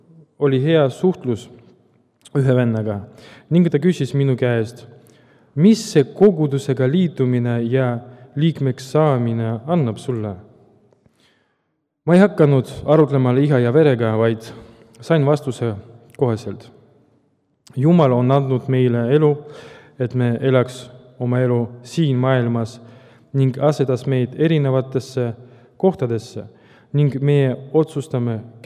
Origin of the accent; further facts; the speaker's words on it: Valga, Valga County, Estonia; Olen Valgast pärit